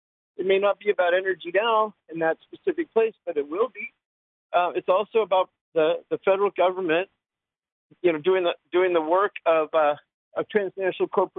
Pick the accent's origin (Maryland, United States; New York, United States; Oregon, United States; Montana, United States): Montana, United States; now in Anchorage, United States; I'm an Indian from Montana, Salish Kootenai Pendere, the Flathead Nation, and I live in Anchorage, Alaska.